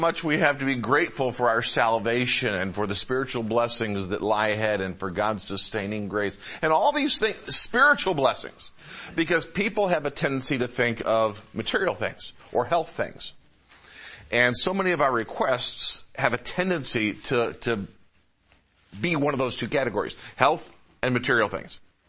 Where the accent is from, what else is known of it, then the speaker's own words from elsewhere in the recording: United States; I'm an American, I love my country